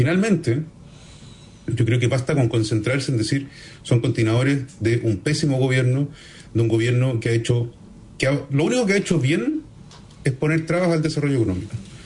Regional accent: Valparaíso, Chile; Mira, para los que somos acá de Valparaíso

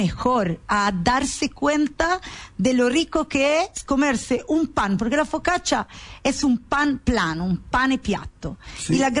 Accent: northern Italy, Italy; Spanish is a second language; porque soy del norte de Italia

